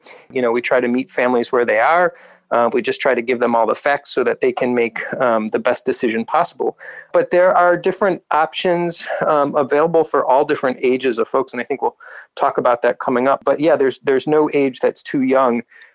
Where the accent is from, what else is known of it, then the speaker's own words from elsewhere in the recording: Ohio, United States; I grew up in Northeast Ohio myself. I've been in Ohio throughout my training.